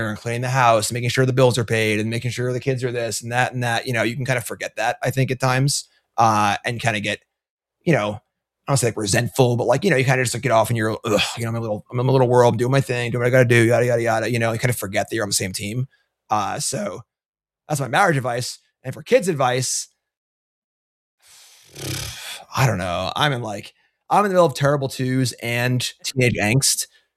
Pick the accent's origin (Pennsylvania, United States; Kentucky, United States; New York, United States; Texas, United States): New York, United States; I'll say Knicks in 7. I am from New York.